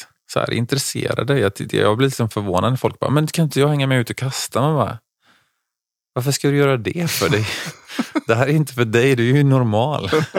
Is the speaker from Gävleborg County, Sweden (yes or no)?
no; Onsala, Halland County, Sweden; när jag växte upp i Onsala